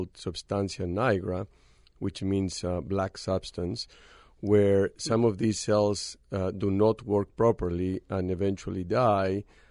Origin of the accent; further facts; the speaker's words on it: Peru; English is a second language; moved away as an adult; when I was a young medical student back in my home country, Peru, in South America